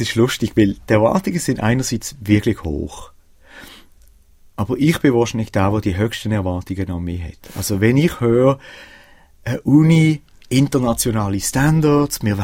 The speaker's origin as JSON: {"language": "German", "country": "Switzerland", "said": "Ich als Schweizer habe keine Ahnung."}